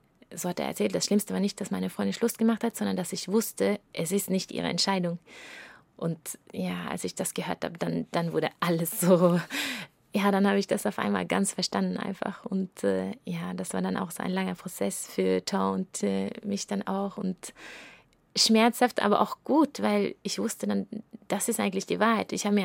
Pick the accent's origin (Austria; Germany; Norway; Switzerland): Norway; German is a second language; weil der Gebiet, wo ich aufgewachsen bin, in Norwegen, ist einfach sehr spießig.